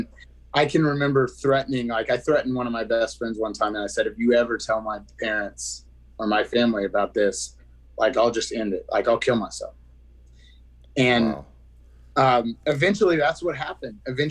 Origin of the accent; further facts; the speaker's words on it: Texas, United States; I grew up in West Texas. Football was everything.